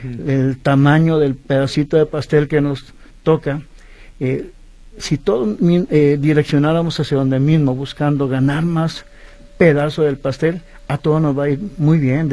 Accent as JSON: {"language": "Spanish", "town": "Mazatlán", "region": "Sinaloa", "country": "Mexico", "tie": "born there", "said": "Nací en Mazatlán, Sinaloa, el 14 de julio de 1964."}